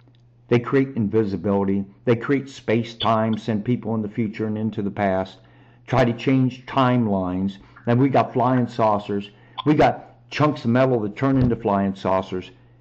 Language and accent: English; Kansas City, Missouri, United States; I grew up in Kansas City. Now, I was gone from here for about 18 years, not lived here. Came back because of my parents getting older and all that whole bit, and my mother being ill.